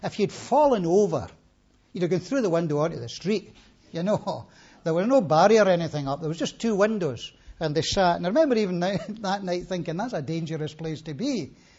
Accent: Scotland, United Kingdom; But I'm Scottish, you know, and maybe you think we are a wee bit strange.

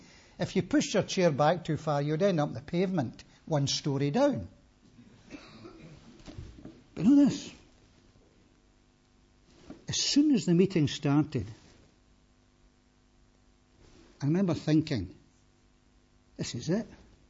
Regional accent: Scotland, United Kingdom; But I'm Scottish, you know, and maybe you think we are a wee bit strange.

